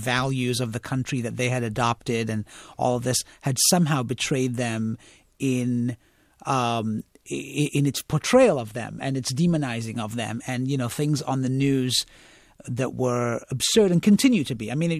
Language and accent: English; England, United Kingdom; I grew up in England, there was a great deal of racial tension between the Asians and the South Asians and the British, and I grew up in a city that was at the epicenter of that racial sort of tension